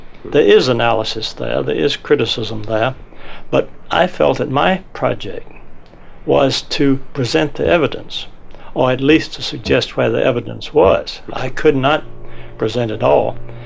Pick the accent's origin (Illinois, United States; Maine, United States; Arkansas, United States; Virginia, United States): Virginia, United States; I grew up in the Tidewater, Virginia historic area